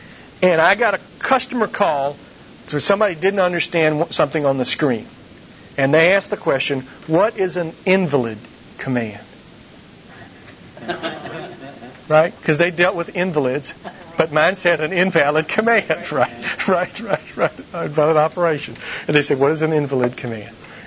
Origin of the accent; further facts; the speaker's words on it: Southern United States, United States; or down where I grew up in the Bible Belt or something